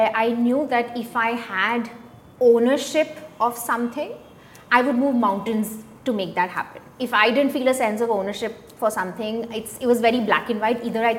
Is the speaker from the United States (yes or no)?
no; Vadodara, Gujarat, India; So born and raised in Baroda, was raised by my Nana Nani. Mom was in the UN, so was posted all over, mainly Africa.